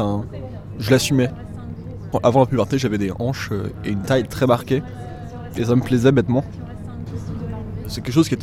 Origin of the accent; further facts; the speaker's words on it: Le Havre, Normandy, France; now in Paris, France; J'ai 23 ans, je suis en master en sciences de la Terre. Je viens du Havre à la base, j'ai passé une vingtaine d'années au Havre. Et maintenant, je suis à Paris.